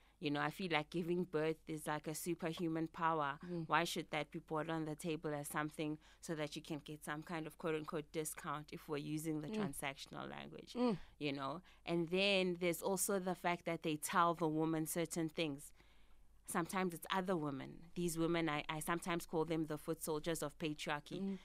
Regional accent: Mbombela, Mpumalanga, South Africa; I'm from Nelspruit. I went to St. Peter's, shout out.

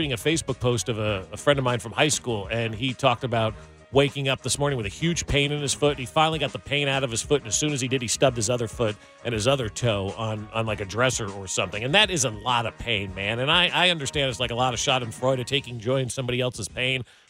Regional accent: New York, United States; Growing up outside of New York, I used to go with my sister all the time and stand on the streets and watch those balloons

